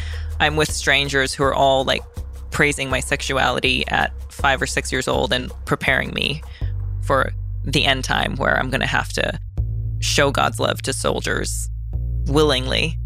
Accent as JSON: {"language": "English", "region": "Hokkaido", "country": "Japan", "tie": "born or raised there", "also_born_or_lived": "China", "said": "We moved to Japan, to the most northern part of Japan, called Hokkaido"}